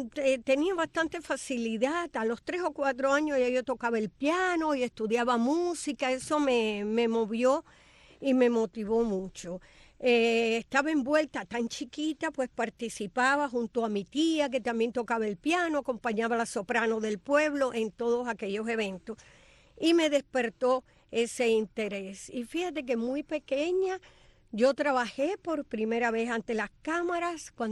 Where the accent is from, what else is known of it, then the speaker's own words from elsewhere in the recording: Santiago de las Vegas, Havana, Cuba; born there; yo nací en Santiago de las Vegas, que es un pueblito.